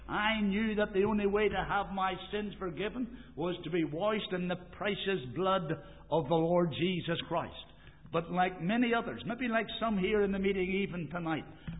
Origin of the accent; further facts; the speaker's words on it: Dromara, Northern Ireland, United Kingdom; I was brought up in the Reformed Presbyterian Church in Drumara.